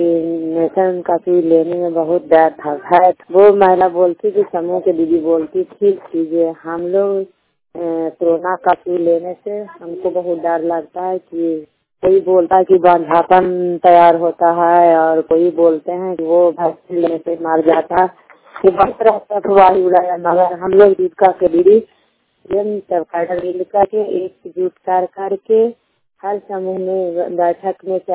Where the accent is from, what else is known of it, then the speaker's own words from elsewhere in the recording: Nalanda, Bihar, India; और गंगासराय प्रखंड और जिला नालंदा के रहने वाली हूँ।